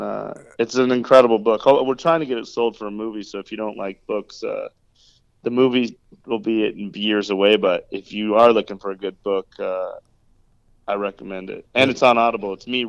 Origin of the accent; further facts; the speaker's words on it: Cheyenne, Wyoming, United States; My whole life was just basketball, honestly, growing up in Cheyenne. There's not really much else to do.